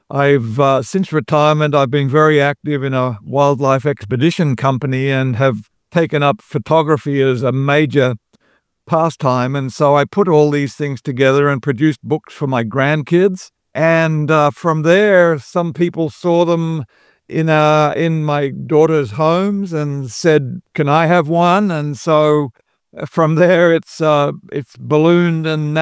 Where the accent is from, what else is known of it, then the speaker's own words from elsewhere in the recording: Australia; now in Davis, United States; I'm actually Australian, but I'm actually speaking to you today from my home in California. So, I'm still in the town where the University of California at Davis is located.